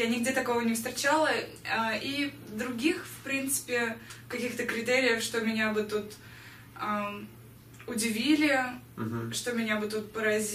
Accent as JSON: {"language": "Russian", "region": "New York", "country": "United States", "said": "Из Нью-Йорка."}